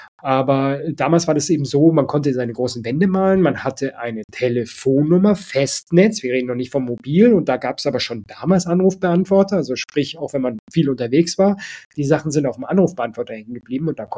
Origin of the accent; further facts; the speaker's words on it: Munich, Bavaria, Germany; und wir sehen das, was wir als Münchner nicht kannten, die Industrieanlagen